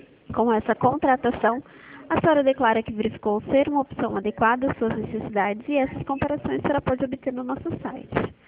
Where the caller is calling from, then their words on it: São José dos Campos, São Paulo, Brazil; Hoje eu falo da cidade de São José dos Campos, mas é porque é uma central, entendeu?